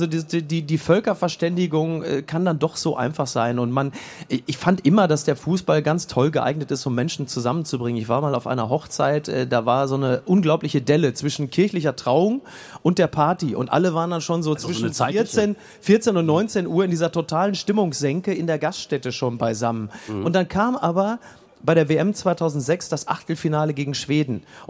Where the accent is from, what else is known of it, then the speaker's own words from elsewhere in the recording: Recklinghausen, North Rhine-Westphalia, Germany; born there; In Recklinghausen.